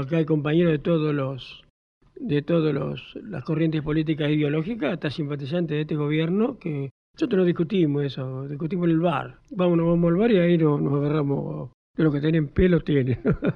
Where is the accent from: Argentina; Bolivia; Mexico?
Argentina; Pie de Palo, San Juan; also born or lived in Santa Fe; Yo nací en Santa Fe capital, mi padre era ferroviario, pero yo me di cuenta que vivo en este mundo en un pueblito que se llama Pie de Palo.